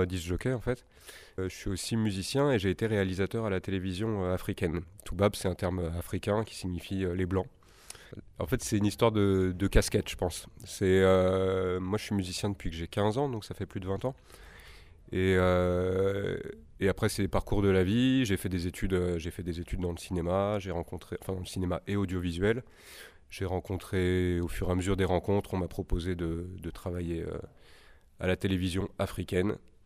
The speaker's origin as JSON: {"language": "French", "town": "Paris", "region": "Île-de-France", "country": "France", "lives_now": "Die, France", "said": "Je viens de Paris même, en fait. Je dois être un des rares Parisiens pure souche, même, je dirais, du 20e arrondissement de Ménilmontant."}